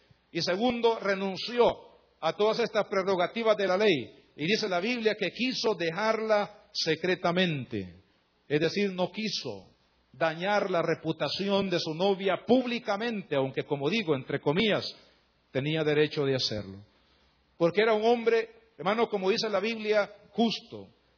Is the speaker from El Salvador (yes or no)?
yes; El Salvador; en nuestros términos aquí como salvadoreños